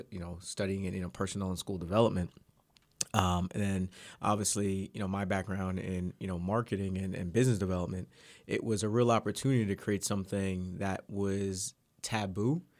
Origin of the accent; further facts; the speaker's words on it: East Coast, United States; growing up on the East Coast, especially, you know, New York and things of that sort, and New Jersey, you're just like, oh man, that's not coming this way, mm-hmm.